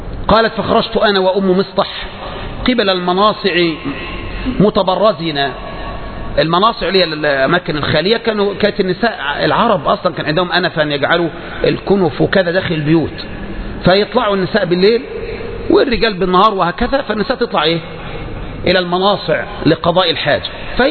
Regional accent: Egypt; إحنا بقى كمصريين

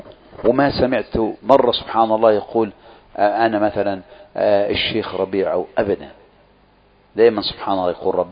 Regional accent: Egypt

